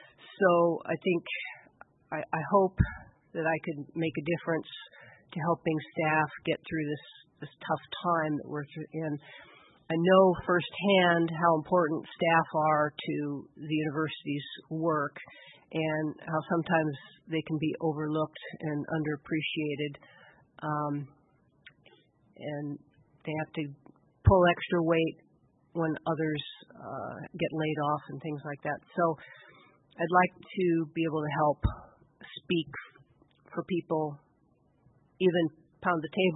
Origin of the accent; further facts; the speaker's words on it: Fairbanks, Alaska, United States; born there; I was practically born here. My father was a faculty member, and I was born here in Fairbanks.